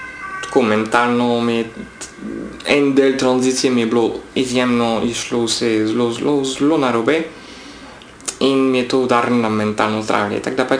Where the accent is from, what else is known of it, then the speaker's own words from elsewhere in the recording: France; now in Slovenia; sem iz Francije, sem Francozinja, ampak tukaj živim v Sloveniji že 15-16 let.